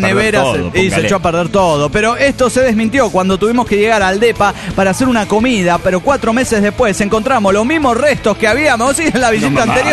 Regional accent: Texcoco, State of Mexico, Mexico; Soy el agrónomo de Texcoco.

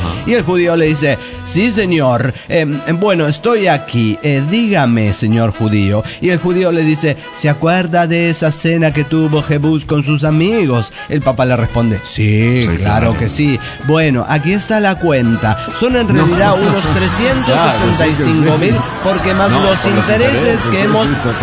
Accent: Huaraz, Ancash, Peru; de Huaraz, Perú.

